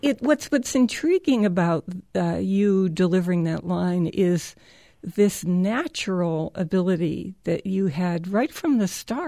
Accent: Bronx, New York, United States; I employed the same instincts on the stages of Broadway and in film that I used growing up in the Bronx.

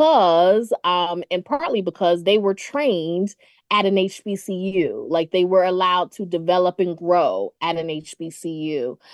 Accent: Durham, North Carolina, United States; moved away as an adult; So I went to Howard back in 2003. Oh my goodness, I shouldn't tell my age, but I'm from Durham, North Carolina, and went to the big city of DC.

